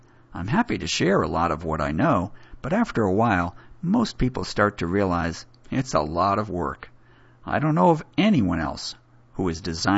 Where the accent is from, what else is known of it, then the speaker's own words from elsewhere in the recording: Texas, United States; I grew up in Texas when the culture of the Apollo missions was still reverberating.